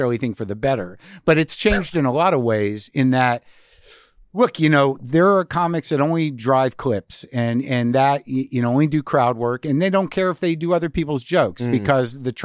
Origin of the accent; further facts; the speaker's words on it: New Mexico, United States; I grew up in New Mexico, dude. So I had to.